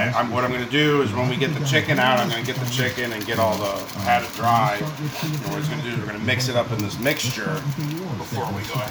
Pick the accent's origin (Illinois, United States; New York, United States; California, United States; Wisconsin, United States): Illinois, United States; Chicago; Well, we're from Chicago. We can eat a lot.